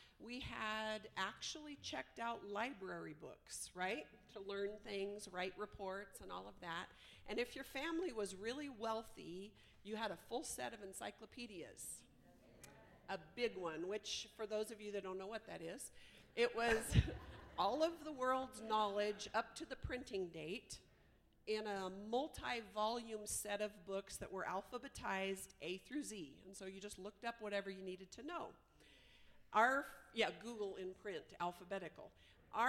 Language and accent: English; Bend, Oregon, United States; I grew up in Oregon, and I could learn what the entire country was like without ever leaving Oregon just by studying a map. So Oregon, I understood. We grew up in Bend